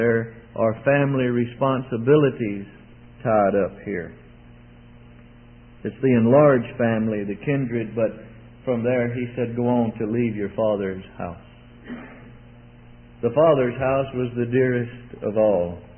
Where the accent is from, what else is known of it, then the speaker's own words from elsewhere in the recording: Mississippi, United States; I very rarely say Canada, Mississippi. That's my root, you see. That's my country. That's where I run barefoot in the fields as a boy.